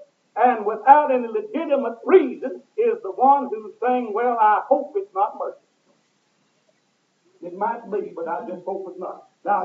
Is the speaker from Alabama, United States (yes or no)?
no; Kentucky, United States; And we didn't have anything where I grew up. You're talking about poor. We grew up in Eastern Kentucky.